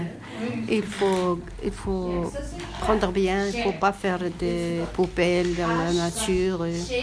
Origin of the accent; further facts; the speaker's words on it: Morocco; arabe. Je suis marocaine.